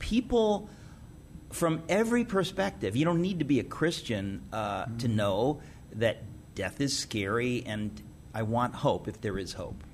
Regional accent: Queens, New York, United States; Well, you and I are both from Queens, New York.

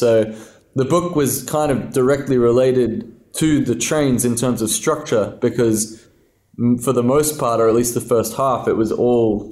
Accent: Australia; because as an Australian writer writing something in the late 80s

